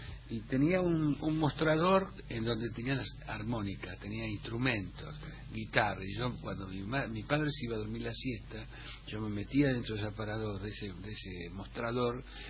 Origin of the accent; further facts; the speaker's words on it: Pellegrini, Buenos Aires Province, Argentina; born there; Yo nací en Pellegrini